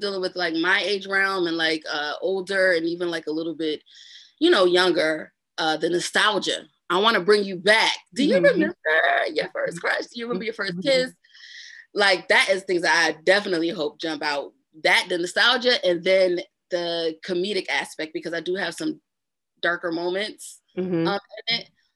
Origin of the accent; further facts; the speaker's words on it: Paterson, New Jersey, United States; Like, I'm from Paterson, but you know, I got the family members, the male family members, and I pretty you know, my great home, great parents.